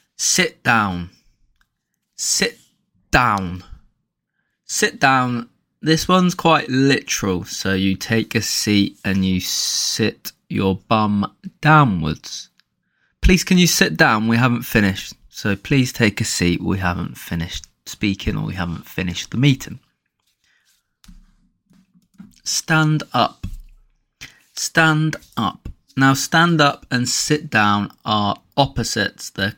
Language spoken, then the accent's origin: English; England, United Kingdom; accent: British; getting your ears accustomed to an authentic British accent. No American accent here. 100% English.